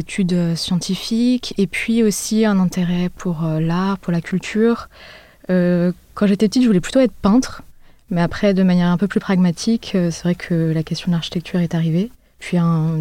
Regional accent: Paris, Île-de-France, France; moi, j'ai grandi à Paris.

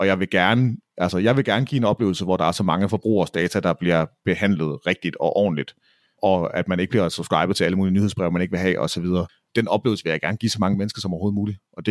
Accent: Jutland, Denmark; Dermed sagt, så er jeg også jyde og kan godt lide at tjene penge

